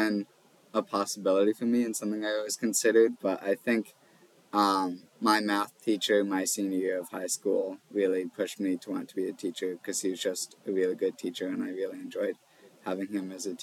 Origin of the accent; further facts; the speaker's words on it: Churchville, New York, United States; I'm actually originally from Rochester, more specifically in Churchville, which is like a suburb of Rochester. So I graduated from Churchville, Charlie.